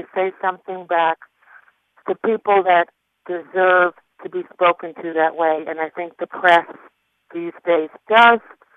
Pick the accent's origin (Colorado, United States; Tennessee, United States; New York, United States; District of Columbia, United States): New York, United States; I'm a New Yorker, so I did know a lot about him.